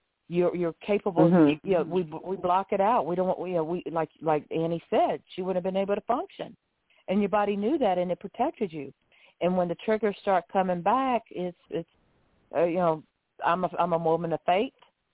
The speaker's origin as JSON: {"language": "English", "town": "Augusta", "region": "Georgia", "country": "United States", "lives_now": "Pompano Beach, United States", "said": "Atlanta, Georgia. I'm from Augusta, Georgia."}